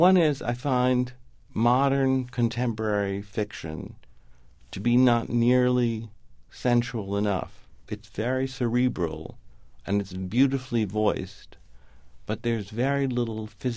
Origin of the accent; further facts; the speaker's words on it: the South, United States; I grew up in the South in the country, and one thing you learned was any eccentricities that happened in your own town were kind of okay.